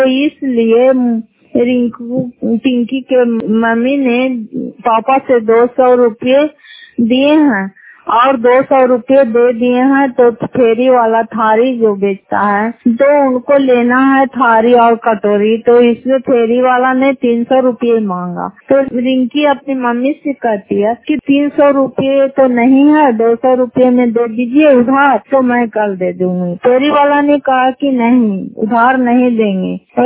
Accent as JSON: {"language": "Hindi", "region": "Bihar", "country": "India", "said": "घर कतेप पंचायत मकरौता जिला नालंदा क्रापसरा ब्लॉक की निवासी हूँ"}